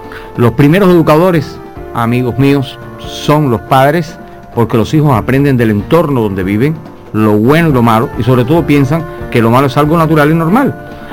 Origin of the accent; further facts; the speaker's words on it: Sancti Spíritus, Cuba; a temblar a Santo Espíritu, la gente de mi tierra